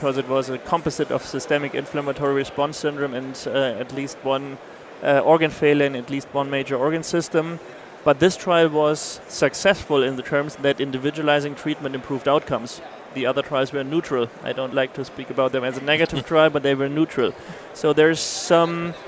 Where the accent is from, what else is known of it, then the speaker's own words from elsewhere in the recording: Hamburg, Germany; I'm from Hamburg in Germany.